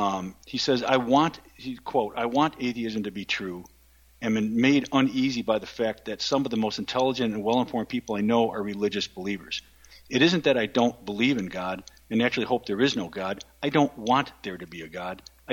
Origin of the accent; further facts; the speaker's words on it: Buffalo, New York, United States; So Paul Kurtz, who by the way is in my hometown of Buffalo, he died a few years back.